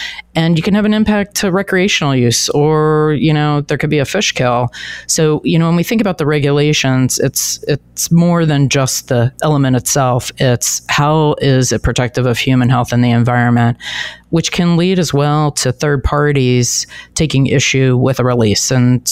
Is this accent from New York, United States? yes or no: no; Philadelphia, Pennsylvania, United States; It was first identified, oddly enough, in my hometown of Philadelphia in 1976 during the bicentennial.